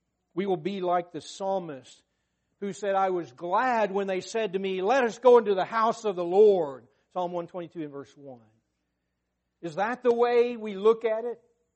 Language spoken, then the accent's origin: English; Arkansas, United States; I remember growing up in Arkansas, A.W. Goff, I listened to A.W. Goff preach all my young life.